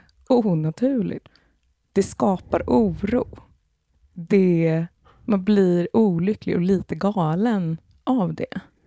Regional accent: Stockholm, Stockholm County, Sweden; born there; är östermalmare, min pappa är östermalmare och min mormor och farmor och gammelmormor och gammelmorfar har alla liksom bott i samma lilla triangel på Östermalm i Stockholm.

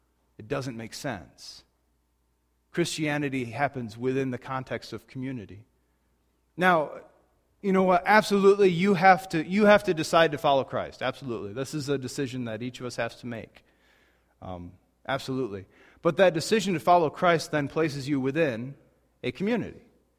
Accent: Portland, United States; I grew up in Portland, as many of you know.

